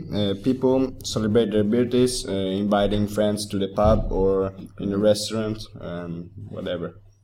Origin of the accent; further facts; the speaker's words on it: Rome, Lazio, Italy; English is a second language; I'm 20 years old, I come from Rome, Italy.